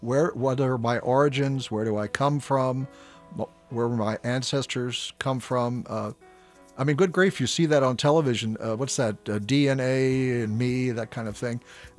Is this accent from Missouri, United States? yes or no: yes; St. Louis, Missouri, United States; I grew up in St. Louis.